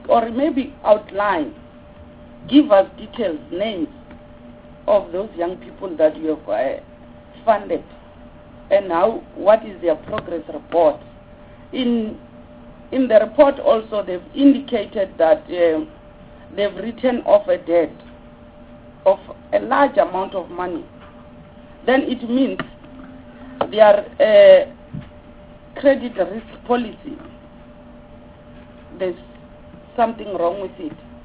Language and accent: English; Musina, Limpopo, South Africa; I'm from Limpopo and Vembe district in particular. Musina is where I'm from.